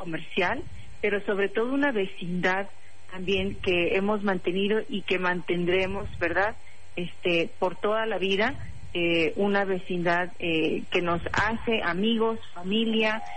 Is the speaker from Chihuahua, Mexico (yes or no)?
yes; Juárez, Chihuahua, Mexico; pues nacida en Juárez y de toda mi vida crecida en la frontera y en los dos países conviviendo